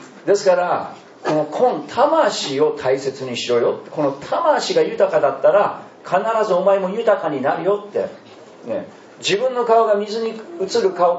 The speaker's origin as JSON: {"language": "Japanese", "region": "Osaka", "country": "Japan", "said": "やっぱり大阪俺も出身なんで、どうしても吉本興業のノリが出たんですよ。"}